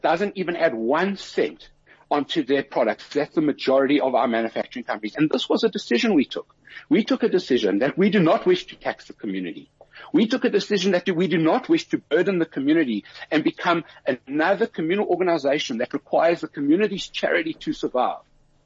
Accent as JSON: {"language": "English", "country": "South Africa", "said": "And I filled up as every South African and every Jewish South African does."}